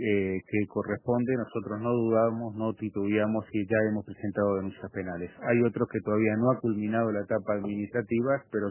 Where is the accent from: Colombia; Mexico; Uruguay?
Uruguay; somos todos los uruguayos conscientes